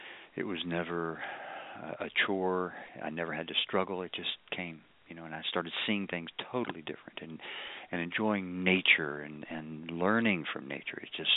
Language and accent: English; Kentucky, United States; She was from South Carolina, and I'm from Kentucky.